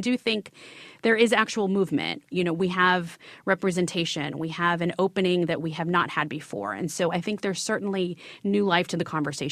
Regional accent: Miami, Florida, United States; So I'm originally from Miami. My family is from the Caribbean. They're actually from Trinidad

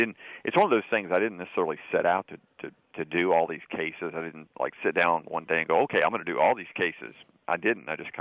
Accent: Texas, United States; I grew up in Texas, it's East Texas, and it's very southern. It's not that different from Mississippi.

